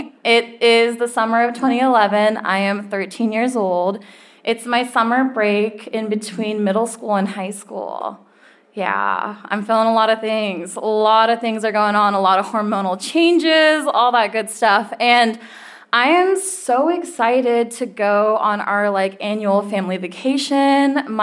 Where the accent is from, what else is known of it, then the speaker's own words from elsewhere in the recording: India; within my identity of being Indian, I am North and South Indian. My mom is a Punjabi Sikh, and my dad is a Hindu Tamil from Tamil Nadu.